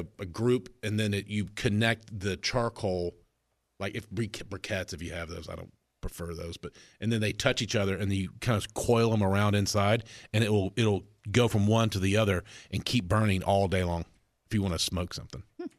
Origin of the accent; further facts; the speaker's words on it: Cookeville, Tennessee, United States; People go, where are you from? I say Cookeville.